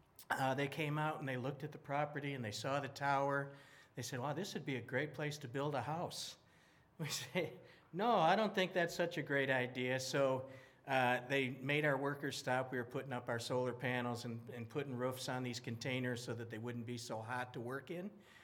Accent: Detroit, Michigan, United States; For those of you that don't know, I'm from this area. I grew up in Detroit, and I always do feel like home when I get here.

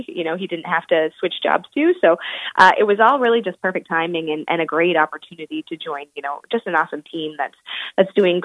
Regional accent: Biddeford, Maine, United States; I grew up in Biddeford.

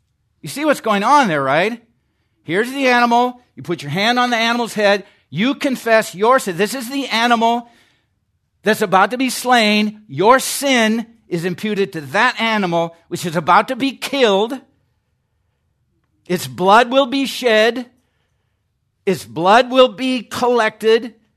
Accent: Iowa, United States; When I was 11 years old, I grew up in Iowa.

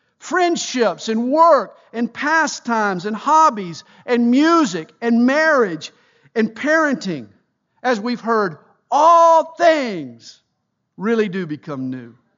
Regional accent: the South, United States; I don't blame it on being a Southerner. I blame it on being a sinner.

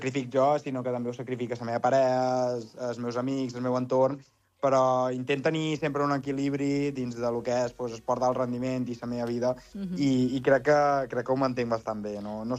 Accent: Balearic Islands, Spain; Vaig tornar a Menorca i a partir d'aquí, pues, de la meva illa i de ca meva, pues, he recuperat aquesta força

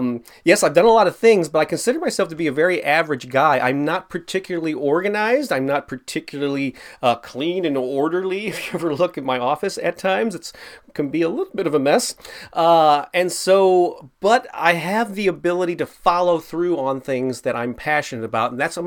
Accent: St. Louis, Missouri, United States; I submitted to 2 gallery art shows in recent months in my hometown of St. Louis

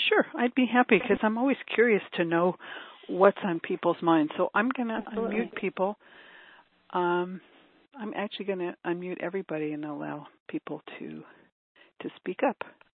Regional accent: New York, United States; You know, I grew up in New York and everybody's heard the silly joke about how to get to Carnegie Hall

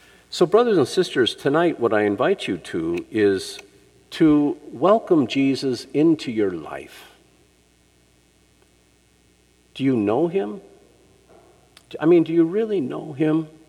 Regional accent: Minnesota, United States; I grew up in Minnesota, though. You know, Minnesota, very cold in the winter.

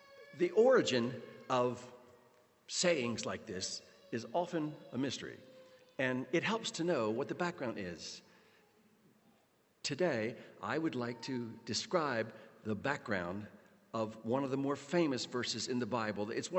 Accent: Baltimore, Maryland, United States; now in Elverson, United States; I grew up in Baltimore City, and believe me, we did not make any hay whether the sun was shining or not.

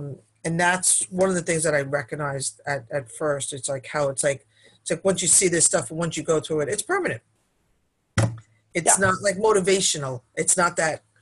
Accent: Brooklyn, New York, United States; I've been a mind, body, and soul person my whole entire life, even though I grew up in Brooklyn. So I was like a street gal.

